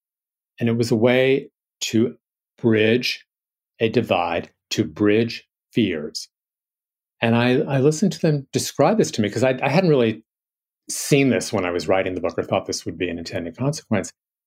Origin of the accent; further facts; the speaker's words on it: New York City, New York, United States; here I grew up in New York City, I can be a little flip and so on.